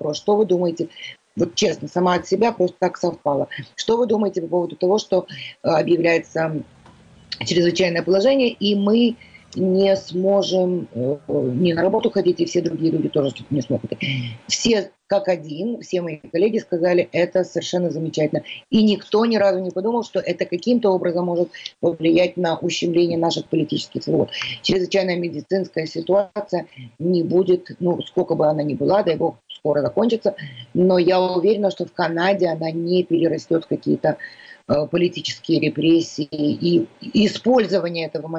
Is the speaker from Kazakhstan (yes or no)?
no; Odesa, Odesa Oblast, Ukraine; как это у нас, я же одесситка, вся Одесса очень велика